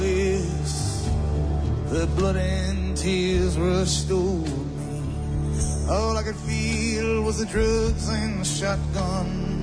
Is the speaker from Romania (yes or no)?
yes; Transylvania, Romania; Erdélyi magyarként voltam kíváncsi arra, hogyan zajlott le ez az állampolgársági jogfosztás.